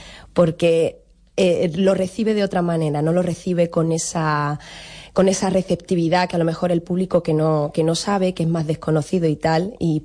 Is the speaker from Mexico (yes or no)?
no; Andalusia, Spain; yo vengo de Andalucía, y en Andalucía sí que hay cierta base de raíz ya desde la infancia, ¿no?